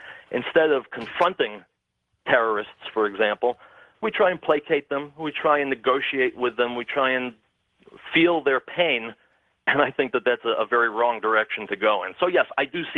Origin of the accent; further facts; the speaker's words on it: Brooklyn, New York, United States; Well, I grew up in Brooklyn, so that would be my first choice.